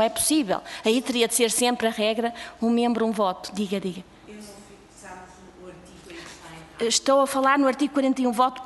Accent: Portugal; sou portuguesa

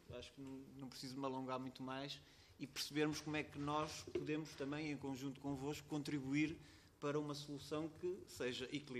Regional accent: Portugal; Todos nós, para além de pirotécnicos, somos portugueses

